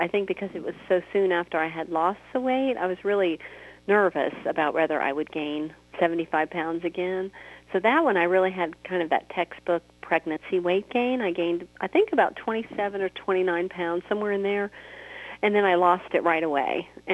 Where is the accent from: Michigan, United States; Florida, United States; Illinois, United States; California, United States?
Florida, United States; now in West Tennessee, United States; I am from the Mid-South. We live in West Tennessee right now, but I did grow up in Florida, and so kind of more consider myself a Florida native, although we certainly are enjoying Tennessee.